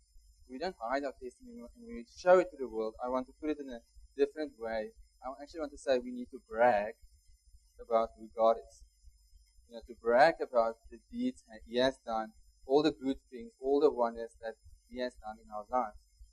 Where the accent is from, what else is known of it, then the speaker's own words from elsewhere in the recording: Northern Cape, South Africa; When I came from Cayman's, it's a mega city in the Northern Cape